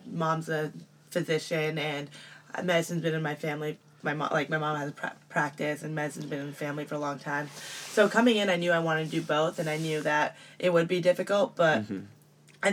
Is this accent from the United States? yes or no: yes; San Francisco, California, United States; So I'm from the Bay Area, and I grew up in San Francisco, to be specific